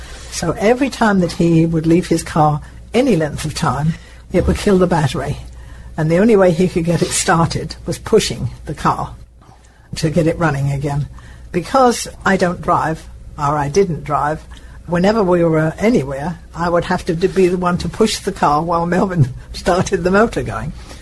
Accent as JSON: {"language": "English", "town": "Hornchurch", "region": "London", "country": "United Kingdom", "tie": "born there", "said": "during the war I was in a small town called Hornchurch. I was born in Hornchurch. And it's a very small town outside of London, about 35, 40 miles out of London."}